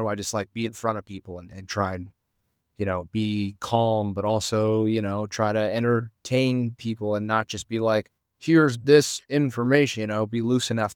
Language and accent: English; Las Vegas, Nevada, United States; And my sense of humor that I kind of got from my dad growing up in Las Vegas and hanging out in bars with him and just being a little roughneck kid